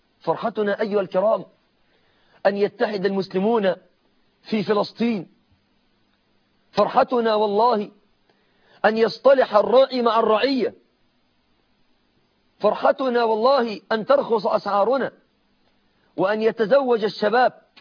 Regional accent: Egypt; أنا مصري وأحب أهل مصر، ولكني قبل أن أكون مصريا أنا مسلم

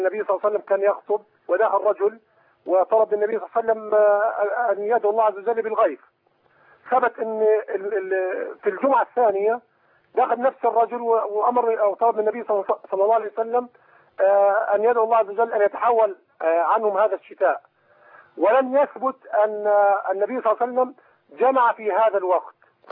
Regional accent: Egypt; now in Jordan; أنا مصري ومقيم هنا في الأردن.

